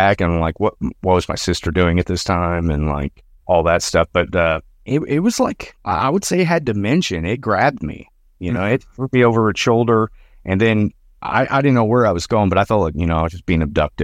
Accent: Arkansas, United States; So I'm from Northwest Arkansas. All these stories pretty much take place in Northwest Arkansas, kind of full spectrum across the board.

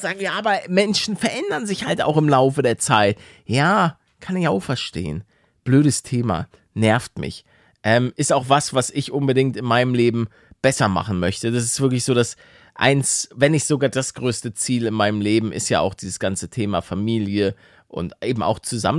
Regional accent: Netherlands; Du sagst manchmal Holländer zu uns, aber wir sind Niederländer.

